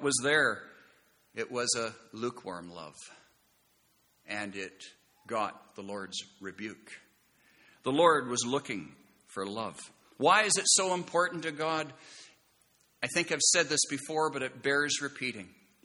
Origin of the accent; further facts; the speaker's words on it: Scotland, United Kingdom; Being Scottish, maybe you can, if you're Scottish, maybe you can understand that.